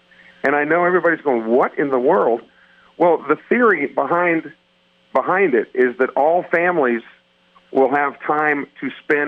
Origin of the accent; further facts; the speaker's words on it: Iowa, United States; out of the state of Iowa that is really sparking some interesting debate. Even though it's from my home state